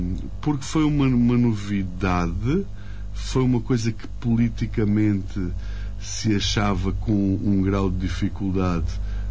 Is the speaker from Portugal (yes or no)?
yes; Beja, Alentejo, Portugal; E eu sou de Beja.